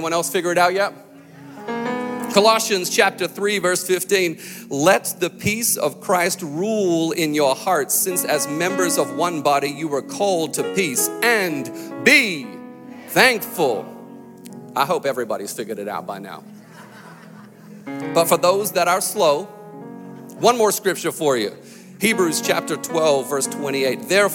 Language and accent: English; Australia; I was born into the church. Like, I went to church all the time. When I was growing up in Australia, I went to church on Sunday morning.